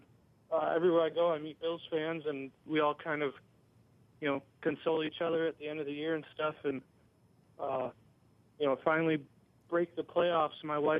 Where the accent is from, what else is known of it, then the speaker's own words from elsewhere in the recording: North Tonawanda, New York, United States; also born or lived in Buffalo; Well, I grew up in Buffalo. I grew up in North Tonawanda.